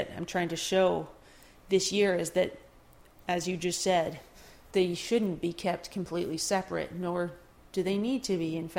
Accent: Philadelphia, Pennsylvania, United States; I'm from Philadelphia all my teenage years

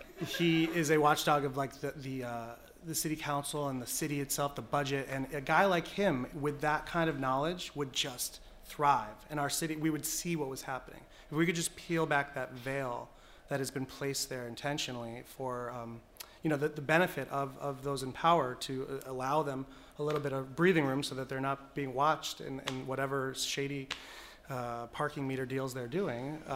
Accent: Bridgeport, Connecticut, United States; to Bridgeport. And, so I grew up here. And I went to parochial school in the Black Rock section. I grew up on the West End and then Black Rock. And I've been here ever since, aside from 4 years of college.

